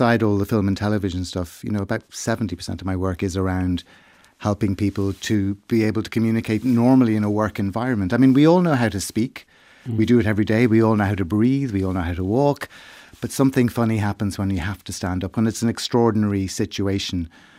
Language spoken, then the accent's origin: English; Dublin, Leinster, Ireland; now in Kildare, Ireland; I grew up in Ireland, in Dublin. I now live in Kildare.